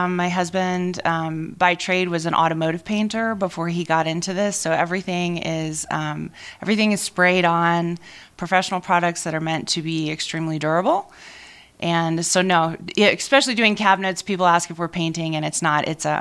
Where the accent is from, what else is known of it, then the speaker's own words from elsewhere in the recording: Maryland, United States; we're from Maryland, and just recently moved to the Valley in May, although we've been coming here for maybe 4 or 5 years now.